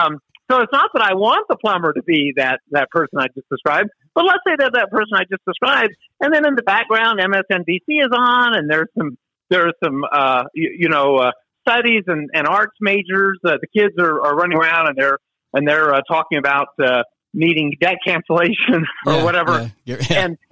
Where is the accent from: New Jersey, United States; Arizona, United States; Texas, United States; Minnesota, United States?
Texas, United States; I grew up in Texas. I never met a plumber that didn't fit that criteria